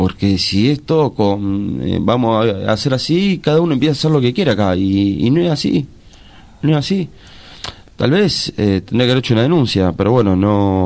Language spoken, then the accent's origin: Spanish; Argentina; O sea, yo soy argentino, juré lealtad a mi bandera